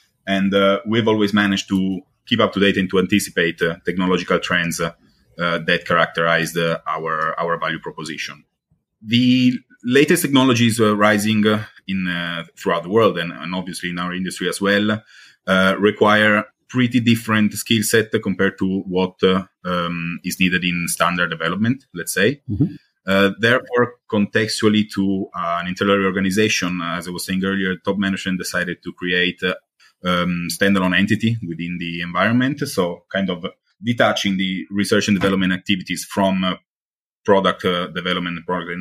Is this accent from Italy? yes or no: yes; Turin, Piedmont, Italy; English is a second language; also born or lived in Milan; I was born in Milan, in Italy, in 1992, and I moved to Turin when I was really, really young, like around the age of 3.